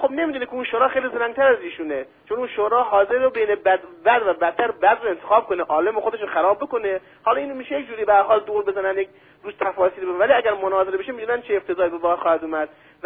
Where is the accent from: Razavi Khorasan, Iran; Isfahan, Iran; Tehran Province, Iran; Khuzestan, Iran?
Razavi Khorasan, Iran; Mashhad; ما مشهد یا کیان یک به قول معروف غذای نزدی مختص خود شهر خودمون داریم به نام شله.